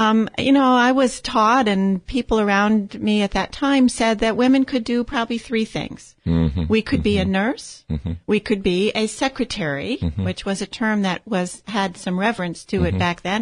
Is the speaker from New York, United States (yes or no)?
yes; Schenectady, New York, United States; And so I grew up near Schenectady, New York, and my dad worked at GE, and my mom was a school teacher.